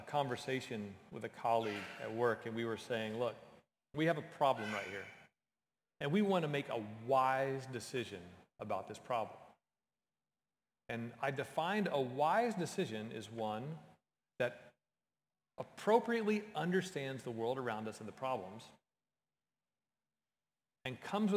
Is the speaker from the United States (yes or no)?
yes; Texas, United States; I was a good Southern Baptist boy growing up in Texas